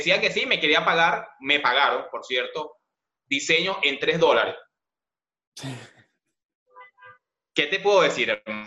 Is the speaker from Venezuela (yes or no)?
yes; Venezuela; yo viví en Venezuela, soy venezolano, y cuando se va, mi mamá decide marcharse a otro estado, ¿bien? Que es Valencia, Venezuela. Ahí, a los 12 años